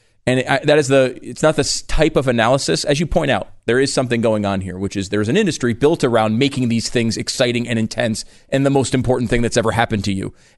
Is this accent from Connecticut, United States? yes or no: yes; Connecticut, United States; I grew up in Connecticut. I don't think I've ever had a tough day in my life.